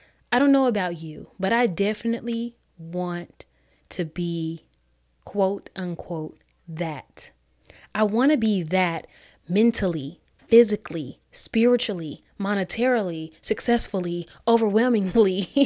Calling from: Atlanta, Georgia, United States; I wanted to let you know that I am listening in from Atlanta.

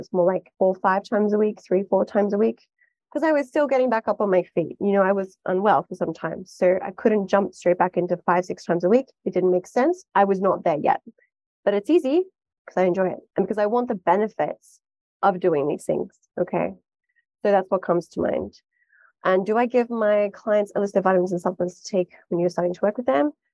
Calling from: Singapore; when you live on the equator, which I'm calling from Singapore today.

